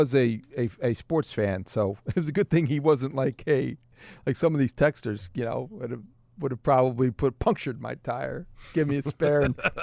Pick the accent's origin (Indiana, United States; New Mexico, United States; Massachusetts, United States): Indiana, United States; I can change a tire. I grew up in Indiana.